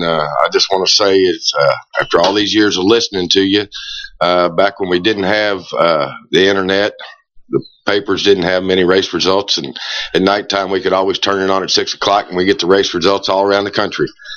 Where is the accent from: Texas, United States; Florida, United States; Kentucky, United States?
Kentucky, United States; Lexington; Born and raised here.